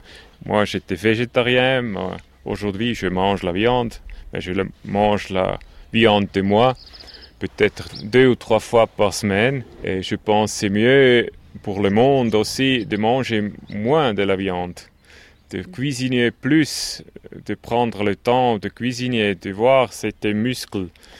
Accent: Switzerland; je suis suisse, et nous, on est petit, mais en Suisse, on aime la qualité.

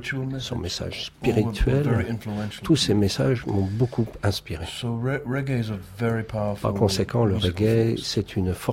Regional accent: England, United Kingdom; French is a second language; now in United States; Nous sommes tous les deux des immigrés aux États-Unis, lui est jamaïcain, moi je suis anglais.

